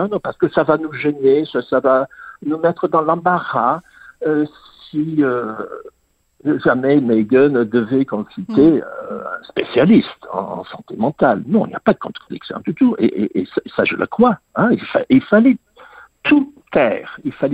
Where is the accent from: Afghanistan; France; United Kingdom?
United Kingdom; England; Mais là, j'ai grandi en Angleterre